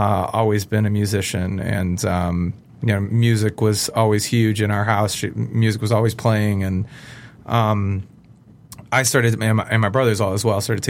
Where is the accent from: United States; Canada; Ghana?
United States; Wayne, Michigan; born there; I was born in Wayne, Michigan, at what was Annapolis Hospital.